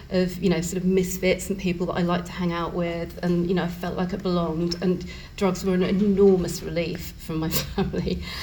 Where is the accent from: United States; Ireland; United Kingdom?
United Kingdom; Brighton, South East England; And I grew up in Brighton and, you know, kind of quite a middle-class academic family. My dad's Asian, my mum's white. They're not English, either of them.